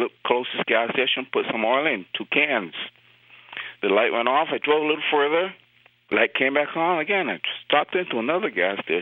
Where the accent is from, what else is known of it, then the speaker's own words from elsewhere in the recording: Brockton, Massachusetts, United States; I'm from Brockton.